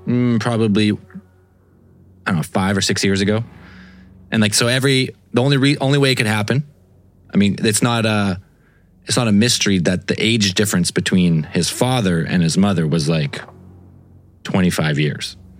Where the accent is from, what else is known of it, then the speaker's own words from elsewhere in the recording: Canada; I just know about it being Canadian.